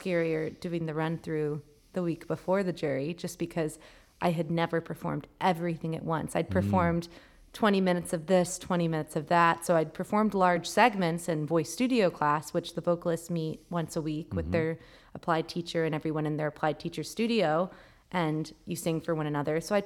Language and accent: English; Florida, United States; I'm from Florida and we have a lot of relatives flying up from all over the country